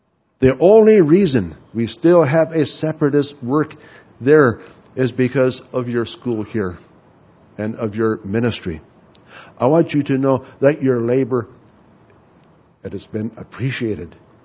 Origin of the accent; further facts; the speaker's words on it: United States; Maybe they will despise me because I'm from America.